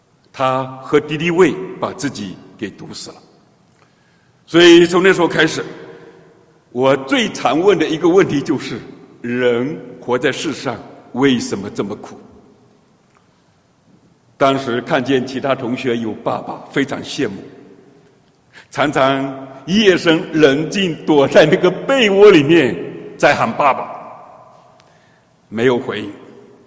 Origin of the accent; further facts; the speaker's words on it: Fujian, China; 我自己是在福建的农村里面长大的哈，那在农村的日子里面呢，家里发生了很多的悲剧。